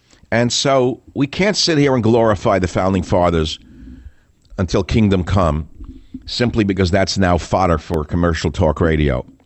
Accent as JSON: {"language": "English", "country": "United States", "said": "I think as an American, they're not so wrong."}